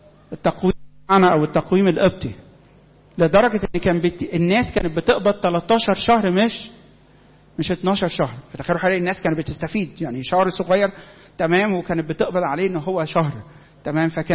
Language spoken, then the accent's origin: Arabic; Egypt; كلنا كمصريين بدانا نحتفل بيه احتفالات اكثر من رائعه.